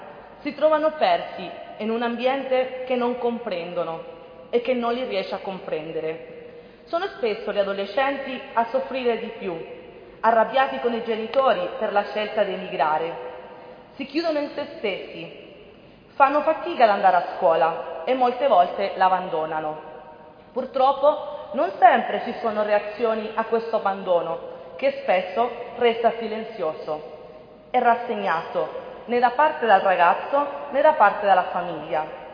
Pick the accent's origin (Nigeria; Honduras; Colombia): Honduras; now in Italy; Io vengo dall'Honduras, sono in Italia da molti anni